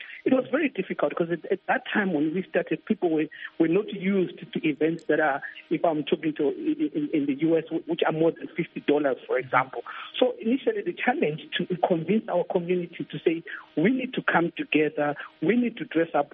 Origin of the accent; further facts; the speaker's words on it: Zimbabwe; now in United Kingdom; I was here in the UK, and sometimes some of my fellow countrymen would hide that they are Zimbabweans.